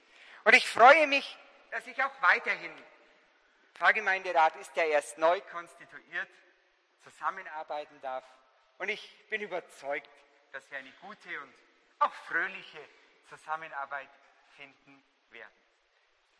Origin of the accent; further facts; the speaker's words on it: Mehring, Bavaria, Germany; aber auch aus meiner Heimat Mehring